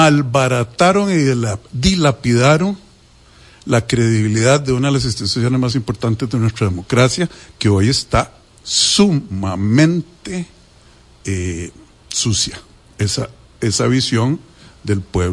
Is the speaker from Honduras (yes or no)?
no; Costa Rica; yo, como todo costarricense, no me imagino una patria